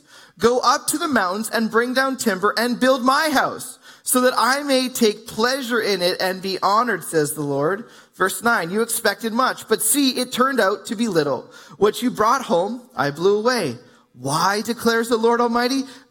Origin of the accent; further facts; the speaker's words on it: British Columbia, Canada; now in Kamloops, Canada; I'm from the Lower Mainland, and so it kind of feels normal.